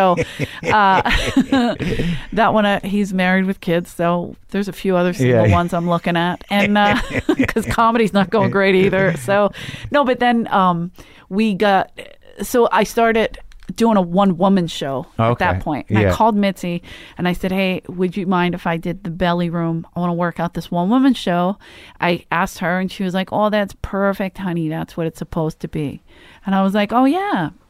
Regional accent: Philadelphia, Pennsylvania, United States; And as soon as I say I'm from Philly, they start, boo, fuck Philly, fuck the Eagles.

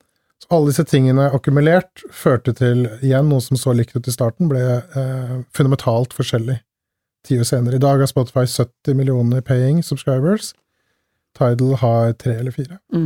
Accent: Sweden; now in Norway; Jeg kom da også fra Sverige

